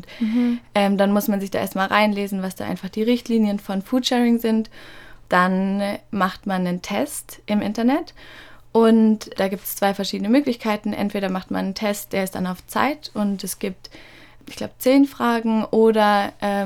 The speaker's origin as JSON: {"language": "German", "town": "Mannheim", "region": "Baden-Württemberg", "country": "Germany", "said": "Also ich komme aus Mannheim"}